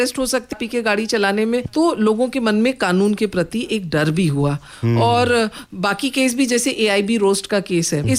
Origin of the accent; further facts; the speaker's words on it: Lucknow, Uttar Pradesh, India; now in Mumbai, India; जो थी उत्तर प्रदेश है। मैं लखनऊ से हूँ